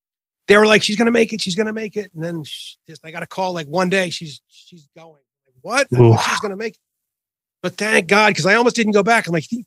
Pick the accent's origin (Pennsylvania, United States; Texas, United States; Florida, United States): Pennsylvania, United States; Pittsburgh; And I'm from Pittsburgh. I mean, I'm used to cold weather